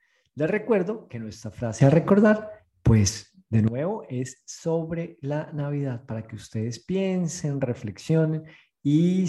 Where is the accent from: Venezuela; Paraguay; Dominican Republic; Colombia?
Colombia; hoy vamos a hablar de las festividades decembrinas en mi país, en Colombia, en mi amada Colombia.